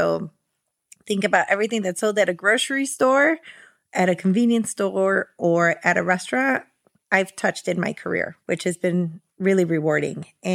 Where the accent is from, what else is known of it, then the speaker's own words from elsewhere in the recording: Chicago, Illinois, United States; So I was born here in Chicago. My mom is from Durango and my dad's from Jalisco